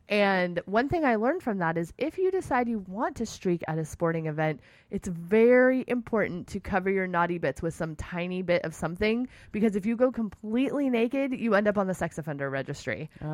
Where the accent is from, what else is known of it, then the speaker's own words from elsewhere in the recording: California, United States; I'm from California. I need to learn these things.